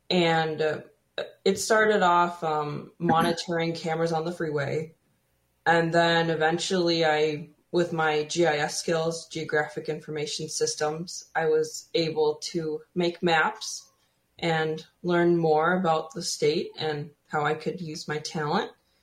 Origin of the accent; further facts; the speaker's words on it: Minnesota, United States; I am affiliated with the White Earth Tribe, and I am from the Twin Cities area.